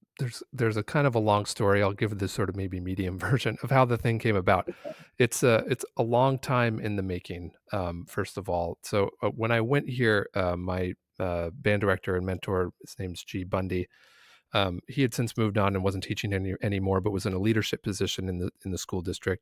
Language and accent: English; Aloha, Oregon, United States; also born or lived in Arizona / Chicago; So I grew up here in Aloha. And then I went to college in Arizona and studied classical music and music education